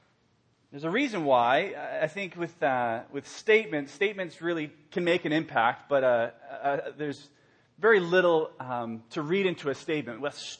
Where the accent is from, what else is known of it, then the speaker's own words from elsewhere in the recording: Reykjavik, Capital Region, Iceland; first language Icelandic; English is a second language; moved away; I was born in Reykjavik, Iceland. That's where I was born and raised. I speak Icelandic and occasionally go back and visit my family. Came here in 1997.